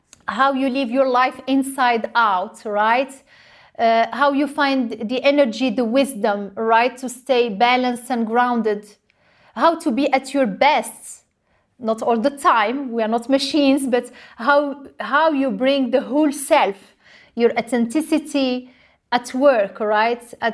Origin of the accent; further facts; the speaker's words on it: Morocco; I grew up in Morocco and I was raised to not waste any precious resources.